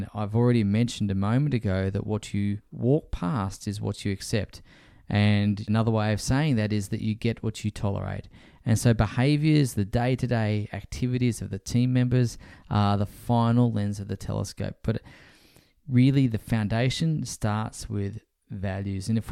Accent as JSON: {"language": "English", "country": "Australia", "said": "as an Australian, it really does break my heart to say this"}